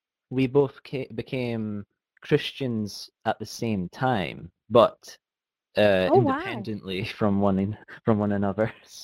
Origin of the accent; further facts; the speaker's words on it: Aberdeen, Scotland, United Kingdom; born there; which you've already introduced me as. I'm 27 years old, and I was born in Aberdeen in Scotland, which is part of the United Kingdom. I've been a Christian since I was about 16 or 17 years of age.